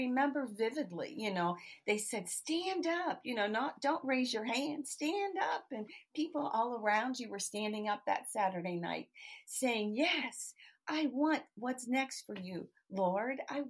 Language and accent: English; Pennsylvania, United States; They used to have these Christian festivals, and I'm from Pennsylvania.